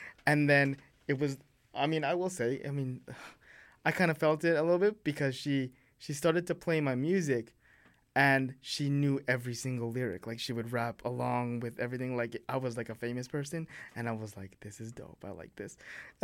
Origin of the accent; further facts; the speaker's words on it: Vancouver, British Columbia, Canada; a lot of people even say in growing up in Vancouver, it's hard to meet people